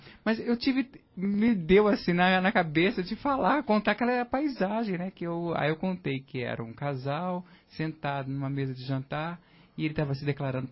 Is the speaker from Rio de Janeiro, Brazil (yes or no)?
yes; Rio de Janeiro, Brazil; now in Curitiba, Brazil; eu sou carioca, estou morando agora aqui em Curitiba, né? Vim recentemente, já estou me habituando ao frio.